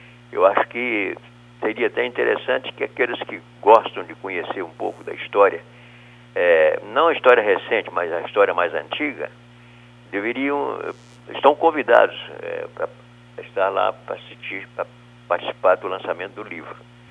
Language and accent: Portuguese; Aimorés, Minas Gerais, Brazil; also born or lived in Vitória; como eu comecei lá na minha cidade de Aimorés, como locutor de rádio, e bancário e locutor de rádio, depois transferido para Vitória.